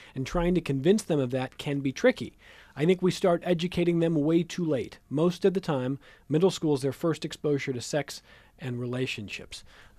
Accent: United States; And what concerns me as a parent, and just me as an American

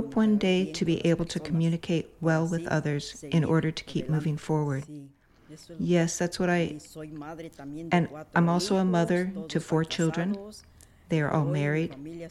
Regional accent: Putla de Guerrero, Oaxaca, Mexico; moved away as an adult; now in United States; I'm originally from Putla de Guerrero, Oaxaca. I came to the United States because my husband had already been here since 1986.

